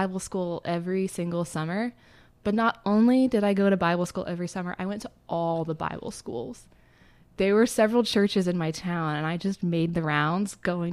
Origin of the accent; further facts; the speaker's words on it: Arkansas, United States; now in Boston, United States; people are always asking me when they find out that I'm from Arkansas, they say that I don't have an accent. I do use y'all casually. But they say I don't have an accent. And now I live in Boston now